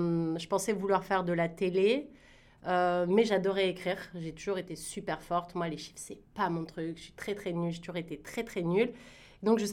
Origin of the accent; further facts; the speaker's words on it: France; Je suis d'origine française. Enfin, je viens de France, j'ai des origines un peu mixtes